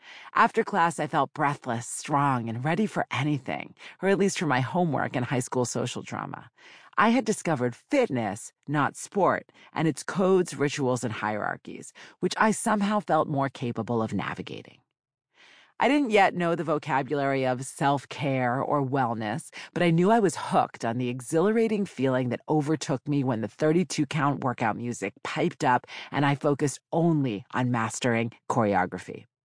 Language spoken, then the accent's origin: English; Boston, Massachusetts, United States; I grew up in the Boston suburbs in the 1980s and 90s